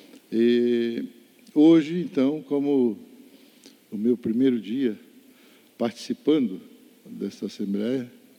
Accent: Gaspar, Santa Catarina, Brazil; uma audiência pública que aconteceu em Gaspar, lá na minha terra

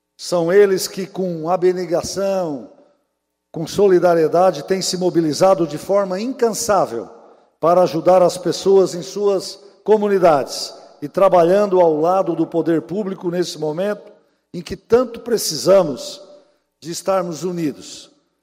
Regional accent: Sombrio, Santa Catarina, Brazil; como a minha cidade natal de Sombrio

